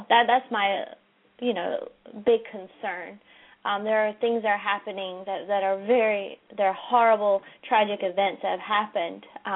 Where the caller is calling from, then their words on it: California, United States; I'm calling from California.